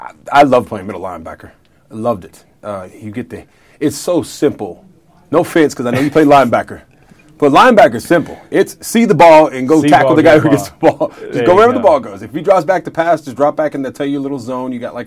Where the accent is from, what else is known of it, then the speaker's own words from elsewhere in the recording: California, United States; Southern California, surfing. That was kind of what I did.